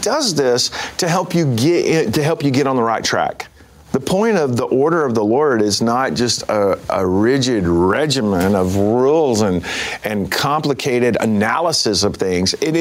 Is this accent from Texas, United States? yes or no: yes; Texas, United States; I'm from Texas, so I like to say the whole enchilada.